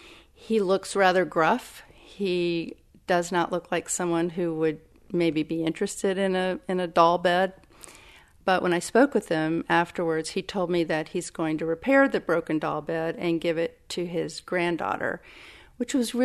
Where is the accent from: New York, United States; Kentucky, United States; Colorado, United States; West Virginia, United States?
Kentucky, United States; I grew up in Kentucky, so I have a real connection to Kentucky